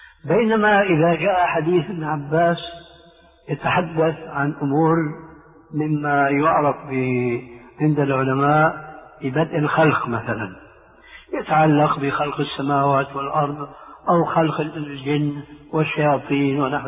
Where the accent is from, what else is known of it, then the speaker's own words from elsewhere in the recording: Syria; أما المسلمين التعبير عندنا في سوريا